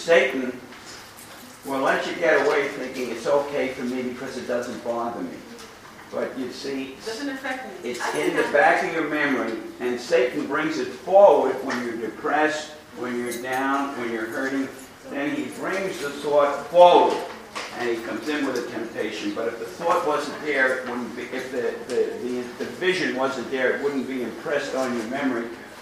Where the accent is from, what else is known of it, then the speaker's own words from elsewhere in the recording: New York City, New York, United States; accent: New York; Hey, listen, don't hold it against me that I'm from New York City. All right, New York, like we say, coffee, water.